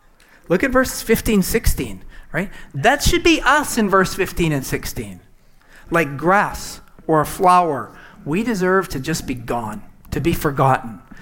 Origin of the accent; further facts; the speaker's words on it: Saskatchewan, Canada; Everybody knew everything about me, right? Everything, right? Small town, Saskatchewan.